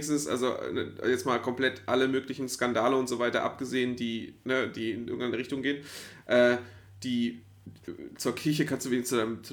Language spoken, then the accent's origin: German; Cologne, North Rhine-Westphalia, Germany; Wir kommen aus Köln